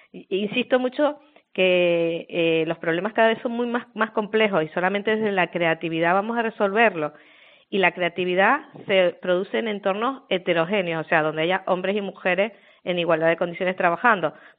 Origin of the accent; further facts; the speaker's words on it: Canary Islands, Spain; La verdad que es un grandísimo, grandísimo honor recibir esta medalla de oro de Canarias, ¿no? De mi pueblo.